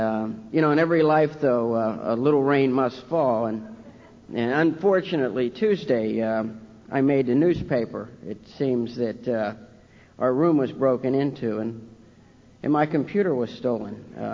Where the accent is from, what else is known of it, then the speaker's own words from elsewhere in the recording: Ohio, United States; born there; But I was born in a small town in Ohio, and I'm Irish. I'm the eldest son, the second child, in a family of 10 children.